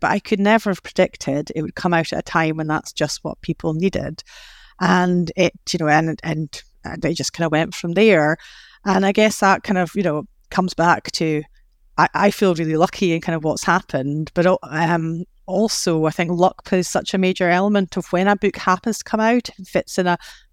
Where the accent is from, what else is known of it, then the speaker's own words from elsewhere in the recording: Scotland, United Kingdom; Although I'm a Scottish person, so I don't take compliments very readily or easily.